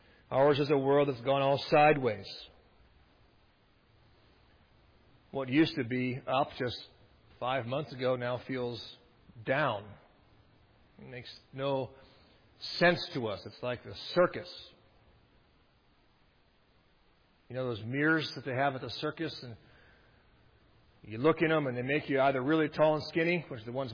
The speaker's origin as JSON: {"language": "English", "region": "the West", "country": "United States", "said": "you know I'm from the West, you don't go to the Grand Canyon and just look."}